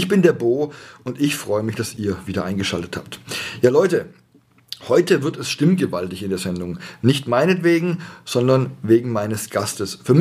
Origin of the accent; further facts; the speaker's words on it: Stuttgart, Baden-Württemberg, Germany; born there; Ich bin ja auch in Bad Cannstatt geboren.